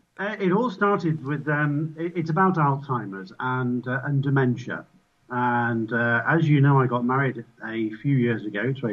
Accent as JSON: {"language": "English", "region": "England", "country": "United Kingdom", "said": "And, me being English and, relatively internet savvy"}